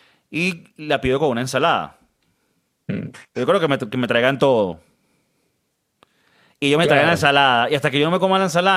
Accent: Venezuela; also born or lived in United States; yo por lo menos me crié en Venezuela y en Estados Unidos

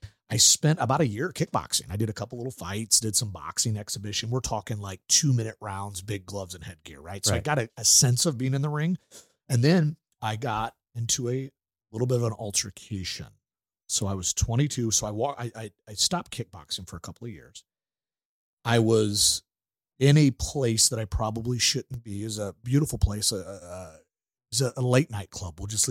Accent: Wood River, Illinois, United States; Yeah. So I grew up in a little town called Wood River, Illinois, right? Okay. So. About 25 minutes from the city, St. Louis, so right on the other side. I grew up there, graduated from Wood River High Schoo

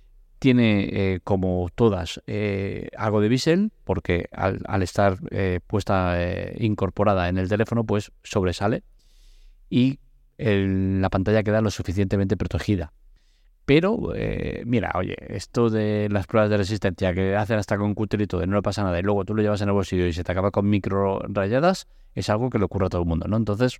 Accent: Catalonia, Spain; Pero soy catalán, tengo una economía, no diría complicada

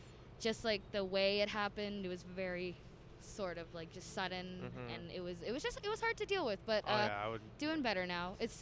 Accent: Alberta, Canada; I'm from Alberta, so.

